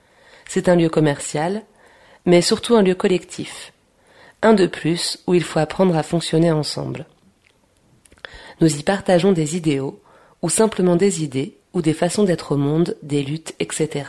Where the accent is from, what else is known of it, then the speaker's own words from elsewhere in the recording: Lyon, Auvergne-Rhône-Alpes, France; Pour le coup, je viens de Lyon.